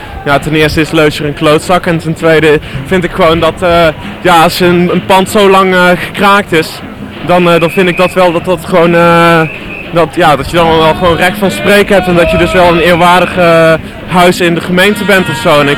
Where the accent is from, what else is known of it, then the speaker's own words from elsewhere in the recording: Eindhoven, North Brabant, Netherlands; Ik kom zelf uit Eindhoven en dat is ook best wel een dooie stad of zo.